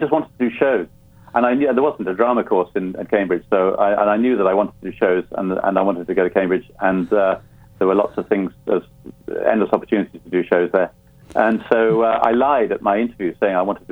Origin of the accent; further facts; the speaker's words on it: Ireland; also born or lived in Africa; I was born in Africa, grew up in Ireland